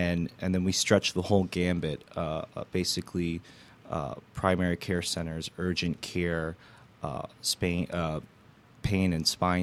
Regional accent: California, United States; I'm actually I was raised in California, went to college in California, and then I moved to the East Coast, to the Northeast, to the Boston area, where I went to law school.

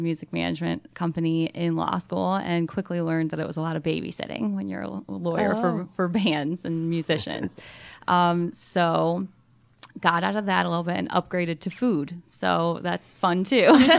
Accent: Michigan, United States; moved away as an adult; now in Atlanta, United States; Well, I'm from Michigan. I went to Michigan State, so go Green, and just decided to move out of state, and so came down to Atlanta.

